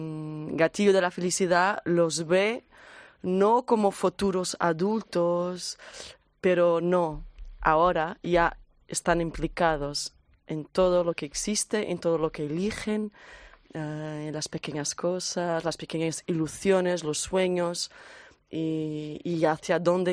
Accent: Portugal; Spanish is a second language; Sí, soy portuguesa.

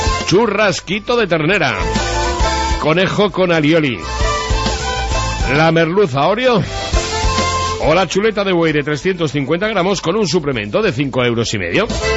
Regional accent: Tudela, Navarre, Spain; Es que los de Tudela somos muy de Tudela, claro.

